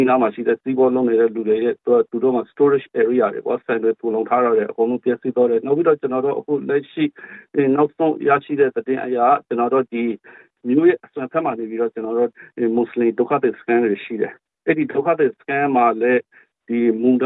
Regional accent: Sittwe, Rakhine State, Myanmar; အော်ကျွန်တော်ရဲ့ဇာတိကစစ်တွေဇာတိပါ

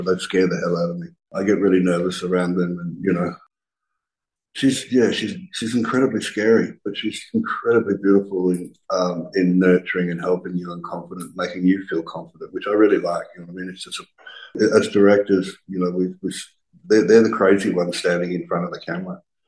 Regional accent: Central Australia, Australia; I'm from Central Australia.

